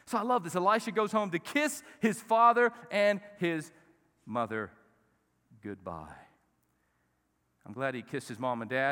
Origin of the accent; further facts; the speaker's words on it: United States; You know, we're from America, and Americans aren't in that.